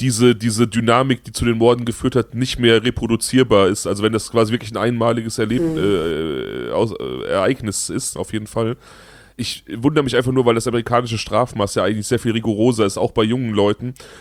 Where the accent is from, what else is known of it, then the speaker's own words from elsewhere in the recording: Germany; Also mein Heimatdorf liegt ja an der Grenze zu Hessen und Baden-Rheinland-Pfalz.